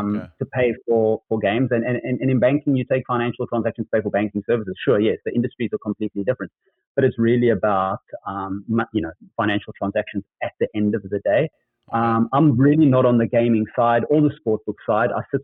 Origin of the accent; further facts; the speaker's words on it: New Zealand; born there; I was born in New Zealand